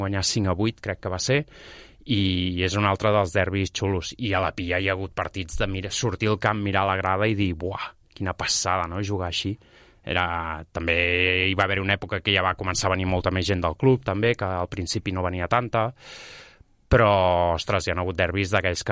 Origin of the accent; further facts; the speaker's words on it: Sabadell, Catalonia, Spain; Estaré pendent, òbviament, com a sabadellenc